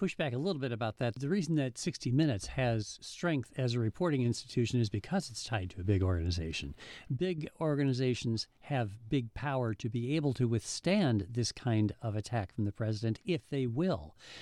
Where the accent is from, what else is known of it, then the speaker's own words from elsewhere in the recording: South Dakota, United States; You know, Kristi Noem, the governor of my home state of South Dakota, formerly.